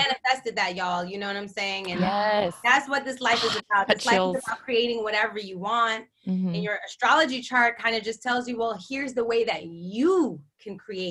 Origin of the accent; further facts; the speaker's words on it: Berlin, Germany; I'm from Berlin, Germany originally. I was born and raised there. Yes, I have dual citizenship. Yes, I can speak German. No, I'm not an army kid.